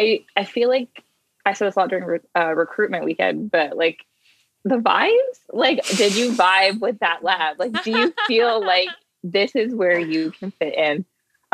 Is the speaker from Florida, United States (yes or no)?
no; Tucson, Arizona, United States; And I'm from Tucson, Arizona. But I did my undergrad at Berkeley.